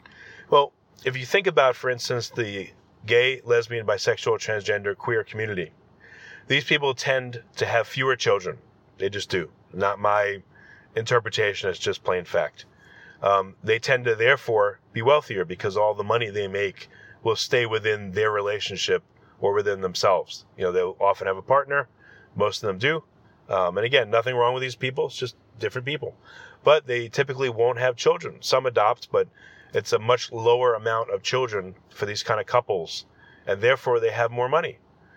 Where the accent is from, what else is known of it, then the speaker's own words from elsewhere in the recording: New York, United States; Well, guess what? I'm from New York.